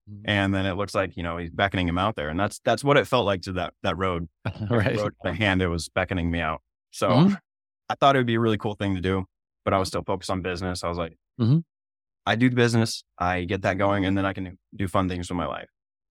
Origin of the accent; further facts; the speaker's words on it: Maine, United States; now in South Africa; Like I live in South Africa, I grew up in Maine.